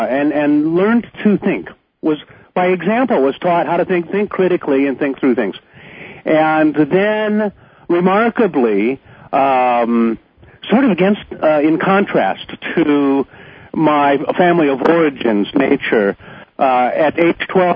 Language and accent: English; Midwest, United States; And so, you know, growing up in the Midwest, what's a boy to do?